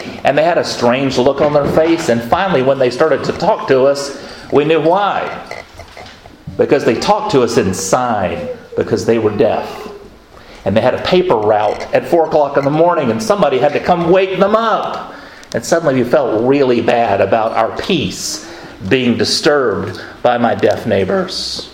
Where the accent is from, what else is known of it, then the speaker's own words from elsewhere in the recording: the South, United States; I said, oh, I can't do that. I'm from the South. We would never do anything like that.